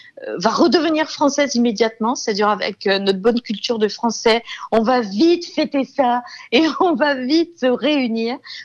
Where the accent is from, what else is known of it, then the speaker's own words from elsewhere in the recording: France; nous, en tant que Français, ça va redevenir comme avant tout de suite ou pas